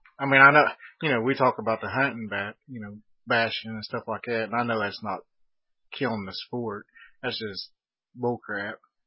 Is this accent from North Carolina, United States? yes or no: no; Ohio, United States; Yeah, well, you know, I grew up in Ohio, and Ohio gun season, that was like a holiday.